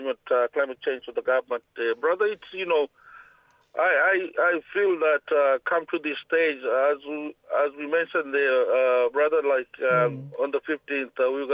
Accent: Queensland, Australia; I'm from Torres Strait, brother, up at the Top Western, Gudamalugal Nation. My community, my island is Boigu Island.

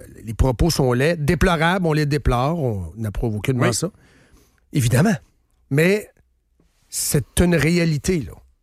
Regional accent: Trois-Rivières, Quebec, Canada; Je viens de Trois-Rivières.

